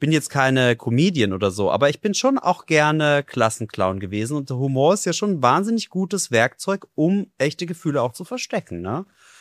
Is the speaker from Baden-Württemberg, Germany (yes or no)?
yes; Donaueschingen, Baden-Württemberg, Germany; now in Cologne, Germany; Aber bin ich nicht so richtig. Ich bin aus Baden-Württemberg ursprünglich.